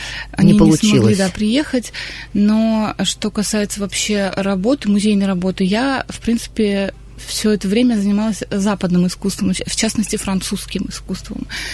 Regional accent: Ukraine; also born or lived in Vladivostok, Russia; now in Nizhny Novgorod, Russia; мы 10 лет жили во Владивостоке, а сами мы с Украины.

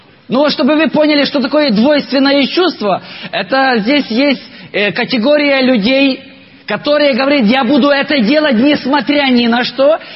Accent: Mukachevo, Zakarpattia Oblast, Ukraine; first language Ukrainian; Russian is a second language; Я сам из Западной Украины, из города Мукачево. И мне бы было легче говорить по-украински, быстрее и лучше я бы вам рассказал.

